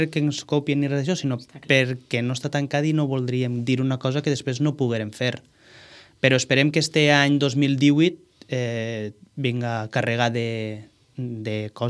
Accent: Vila-real, Valencian Community, Spain; perquè som de Vila-real

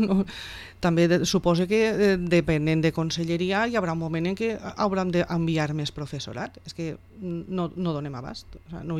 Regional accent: Almassora, Valencian Community, Spain; jo soc d'Almassora, perdó, no soc de Vila-real

